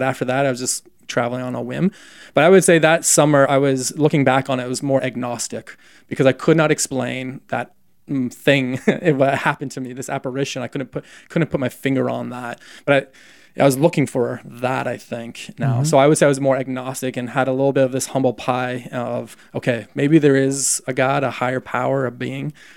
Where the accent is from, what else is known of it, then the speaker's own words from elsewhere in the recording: Canada; I'm also Canadian